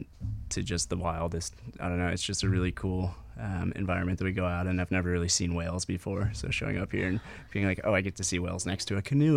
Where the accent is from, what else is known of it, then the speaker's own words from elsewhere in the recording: Massachusetts, United States; my parents met in Montana, and then I grew up in Massachusetts.